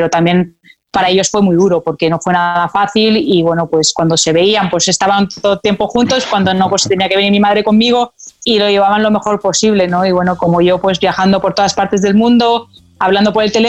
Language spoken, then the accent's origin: Spanish; Barcelona, Catalonia, Spain; soy en Barcelona, en mi público, con mi gente, en mi ciudad, en mi país